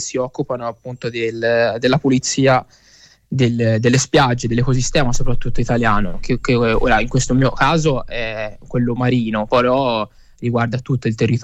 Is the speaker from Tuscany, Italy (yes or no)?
yes; Prato, Tuscany, Italy; born there; E io sì, sono nato a Prato